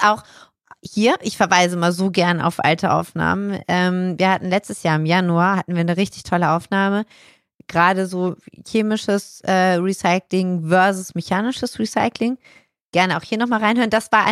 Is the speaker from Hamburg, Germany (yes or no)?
yes; Hamburg, Germany; das als Hamburgerin